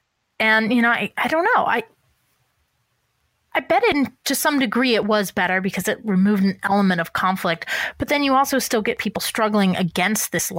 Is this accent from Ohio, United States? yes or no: no; Iowa, United States; even in my own household, I'm from Iowa and my husband is from Minnesota.